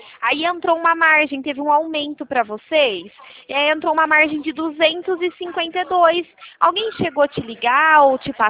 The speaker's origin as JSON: {"language": "Portuguese", "town": "Araras", "region": "São Paulo", "country": "Brazil", "said": "Eu sou aqui de Araras."}